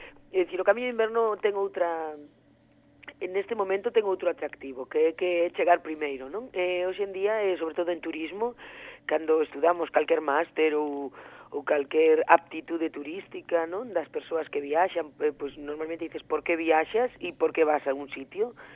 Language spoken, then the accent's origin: Galician; Galicia, Spain; como galega do terruño